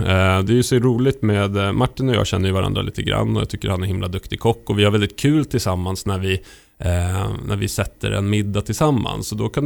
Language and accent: Swedish; Stockholm, Stockholm County, Sweden; Jag är ju från Stockholm annars.